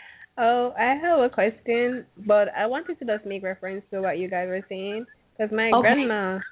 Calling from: Saint Catherine, Jamaica; I'm currently in St. Catherine, next to Kingston.

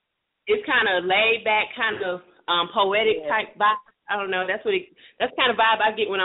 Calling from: Georgia, United States; I'm calling from Georgia.

